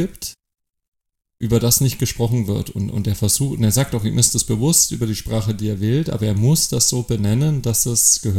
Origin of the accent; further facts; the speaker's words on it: Bavaria, Germany; now in Brandenburg, Germany; ich bin Deutscher, nicht Westdeutscher, aber jemand, der aus Bayern nach Brandenburg gezogen ist.